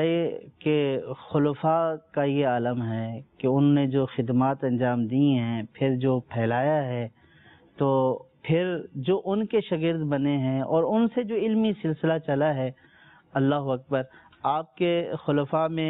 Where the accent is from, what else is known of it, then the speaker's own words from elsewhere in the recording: Dera Ghazi Khan, Punjab, Pakistan; ہمارا علاقہ ڈیرہ غازی خان